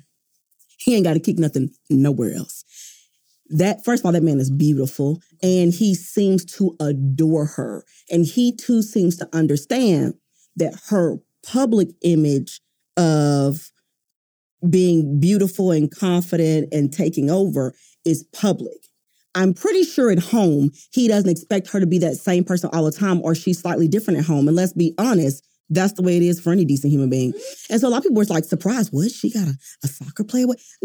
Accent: Houston, Texas, United States; first of all, I'm originally from Houston. And let me tell you, baby, that's all we serving, first of all.

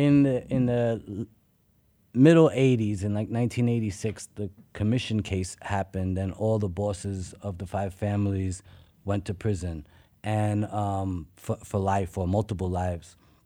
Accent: Brooklyn, New York, United States; But I was born in Brooklyn in the 70s, and I grew up in the 80s

